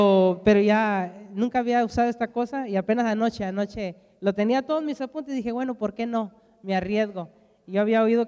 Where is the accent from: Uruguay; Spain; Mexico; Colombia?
Mexico; born there; no me defino como mexicano, aunque nací en México